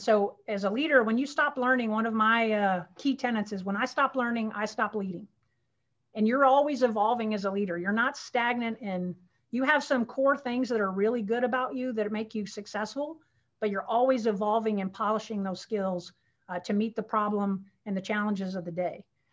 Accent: the South, United States; So again, for me, I grew up in the South

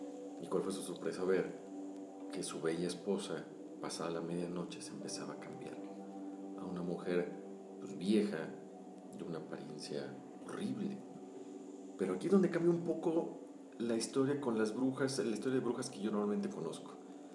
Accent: Irapuato, Guanajuato, Mexico; Yo soy oriundo de Irapuato

